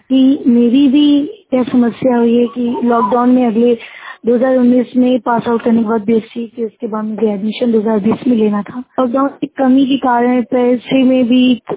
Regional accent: Lucknow, Uttar Pradesh, India; لکھنؤ سے ہوں۔

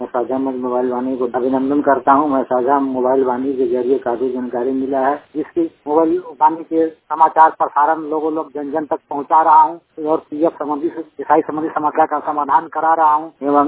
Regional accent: Palamu, Jharkhand, India; now in Manesar, India; मैं झारखंड के पलामू डिस्ट्रिक्ट के निवासी हूँ। मैं आईएनटी मानेसर में किरण उद्योग में काम करता हूँ।

